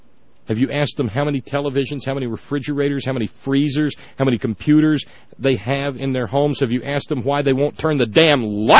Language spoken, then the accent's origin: English; Alabama, United States; Well, we live in West Virginia. All my family's from here, but I grew up in Alabama.